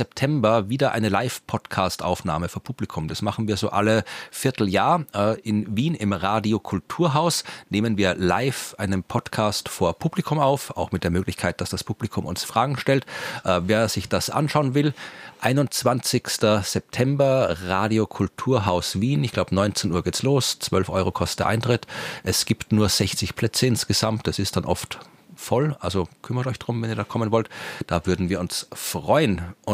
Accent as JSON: {"language": "German", "town": "Jena", "region": "Thuringia", "country": "Germany", "tie": "born or raised there", "said": "1. Oktober bin ich in Jena, meiner alten Heimat."}